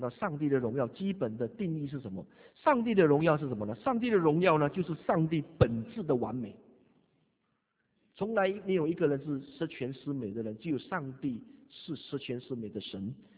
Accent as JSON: {"language": "Chinese", "country": "China", "said": "我们中国人很不喜欢那个政治，或者是我们对政治有一种冷漠感"}